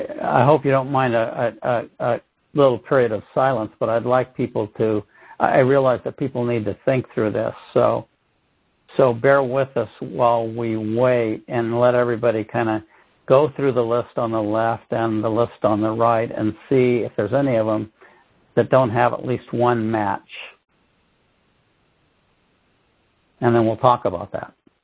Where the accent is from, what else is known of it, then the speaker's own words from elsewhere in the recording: California, United States; Sorry about the digression, but it was in the chat, so I, being a Californian, I couldn't help but comment.